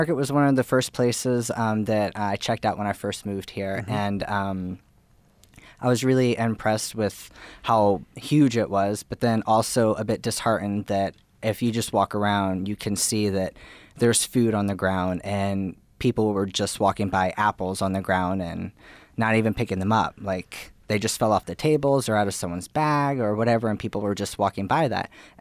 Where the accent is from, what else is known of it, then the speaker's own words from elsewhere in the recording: Oklahoma, United States; Yes, I am originally from Oklahoma.